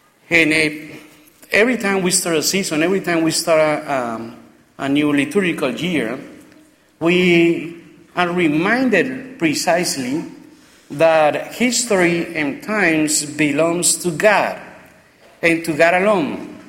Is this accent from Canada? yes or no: no; Colombia; English is a second language; moved away as an adult; now in United States; He was the one who welcomed me when I came from Colombia 26 years ago as a seminarian. No speaking any English, and he mixed Latin, French, and Spanish.